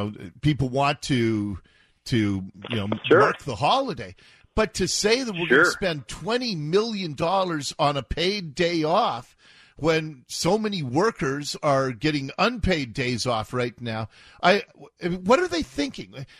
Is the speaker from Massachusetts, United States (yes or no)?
no; Ballard, Washington, United States; When I grew up in Ballard, May 17th was Norwegian Independence Day, and there would be an evening parade